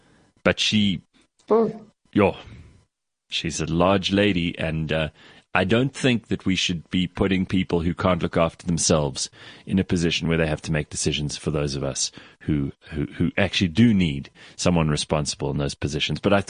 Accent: South Africa; It's our opportunity to kind of get on with being South African

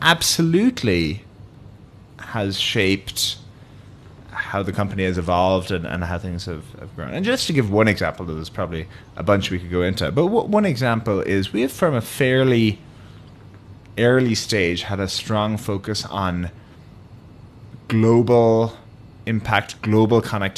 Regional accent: Limerick, Munster, Ireland; So we grew up not even in Limerick, the city proper, but in the countryside outside of Limerick.

